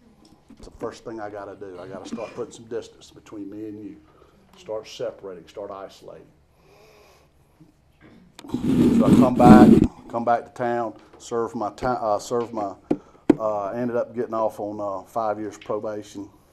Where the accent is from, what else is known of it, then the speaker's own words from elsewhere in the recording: Greenville, South Carolina, United States; Now I'm from Greenville. I'm from Greenville, South Carolina. 1980. That was backwater.